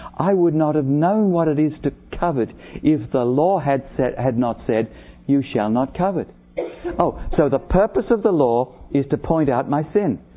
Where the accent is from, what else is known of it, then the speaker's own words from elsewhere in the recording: Australia; Bless your heart, I'm an Irish Australian, you know.